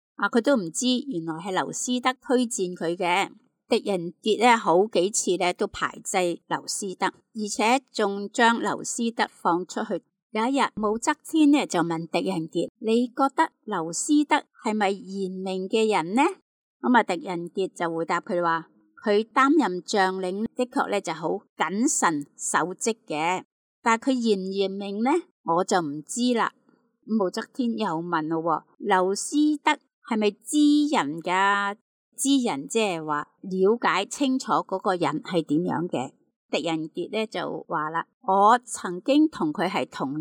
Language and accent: Cantonese; Guangdong, China; 咁我觉得我哋广东人向呢一方面啲说话都几好㗎